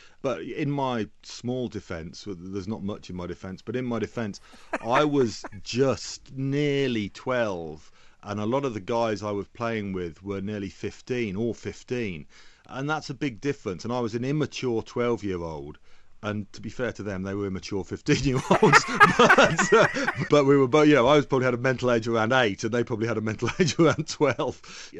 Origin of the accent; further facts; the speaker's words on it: England, United Kingdom; when I was growing up in England, your class was an absolutely defining factor of who you were.